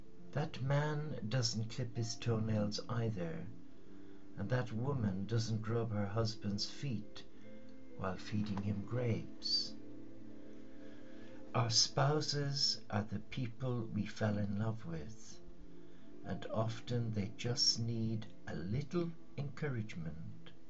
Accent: Ireland; as a young boy growing up in Ireland

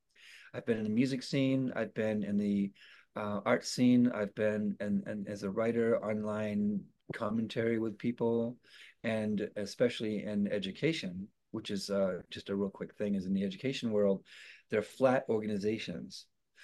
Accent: United States; And I think part of it is because cake fork, I'm American.

